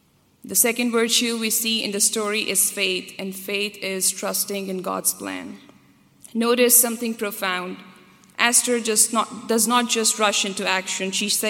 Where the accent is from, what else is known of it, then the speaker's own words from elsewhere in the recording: Pakistan; I grew up in Pakistan, and the era from 2007 to 2017 was a violent period in Pakistan.